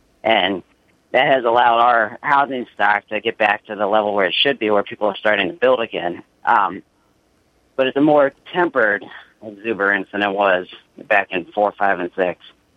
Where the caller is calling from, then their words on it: Ohio, United States; I'm calling from Northeast Ohio